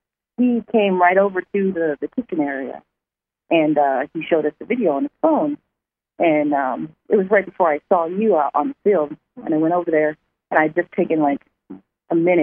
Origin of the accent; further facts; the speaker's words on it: Los Angeles, California, United States; we're from Los Angeles, and this is our third time up here.